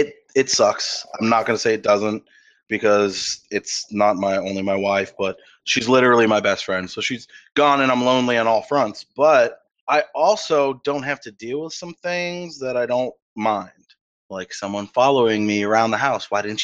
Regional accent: Cape Cod, Massachusetts, United States; now in Texas, United States; See, I'm from Massachusetts. Yeah. We're both from a place called Cape Cod. I live in Texas now because that's where the government placed us.

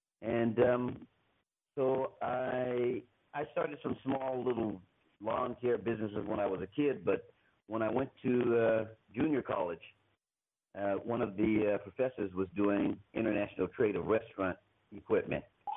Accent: United States; I'm from the United States.

